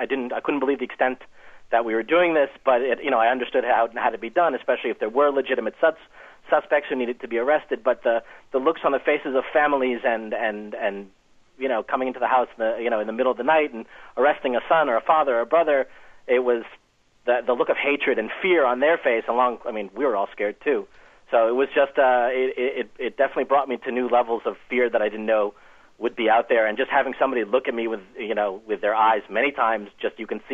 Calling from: Boston, Massachusetts, United States; I am an American who made Aliyah and went to Israel in the mid-90s.

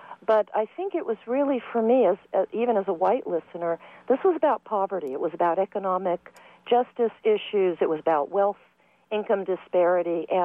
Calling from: San Francisco, California, United States; San Francisco

